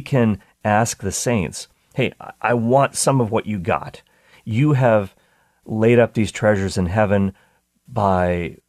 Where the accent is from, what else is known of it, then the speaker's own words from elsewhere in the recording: Canada; I am Canadian, so I had to take French a little bit